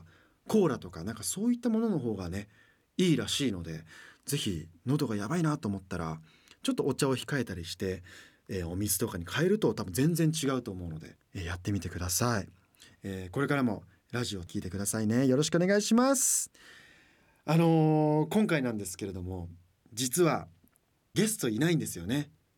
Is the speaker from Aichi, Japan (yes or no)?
yes; Toyokawa, Aichi, Japan; 豊川で自分の地元の豊川で市長表敬訪問をしたりとか